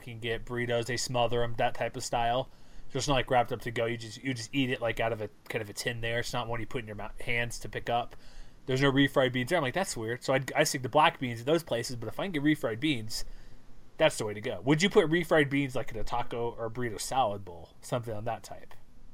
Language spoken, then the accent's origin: English; Texas, United States; now in Utah, United States; I would say too, like, I'm from Texas, there's some decent places there, but here in Utah, like I said, there's a lot of these smaller places.